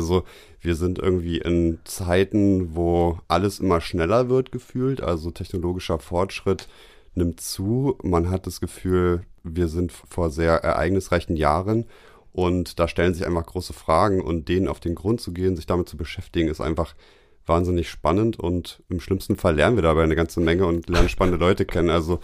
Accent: Potsdam, Brandenburg, Germany; born there; Ich bin gebürtiger Potsdamer.

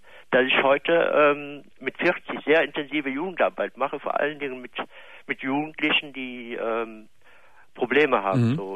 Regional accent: Aachen, North Rhine-Westphalia, Germany; Ja, ich komme aus Aachen.

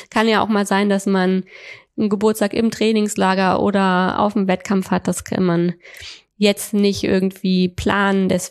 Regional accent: Rhineland, Germany; now in Hamburg, Germany; Ich komme ja aus dem Rheinland und als ich hier nach Hamburg gezogen bin

